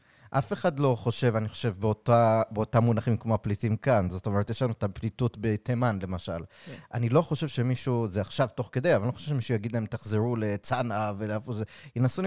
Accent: New York, United States; שאני גדלתי בניו יורק

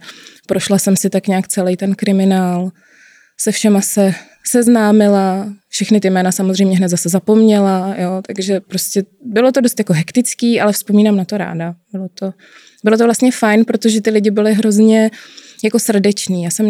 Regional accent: Most, Ústí nad Labem Region, Czechia; Tak já úplně původně pocházím z Mostu, ze severu. V současné době ale žiju ve středních Čechách. Já bych to zatím dál úplně neupřesňovala, jestli můžu. Je mi 36, brzo mi bude 37

